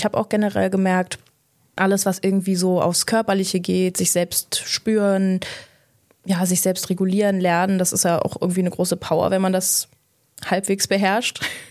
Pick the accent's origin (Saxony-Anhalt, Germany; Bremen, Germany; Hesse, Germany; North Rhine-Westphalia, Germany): Saxony-Anhalt, Germany; Wernigerode; also born or lived in Berlin; now in Magdeburg, Germany; 26 Jahre jung. Ja, und ich komme aus Wernigerode eigentlich. Dann war ich eine Zeit in Berlin, jetzt bin ich in Magdeburg und sehr froh, hier zu sein.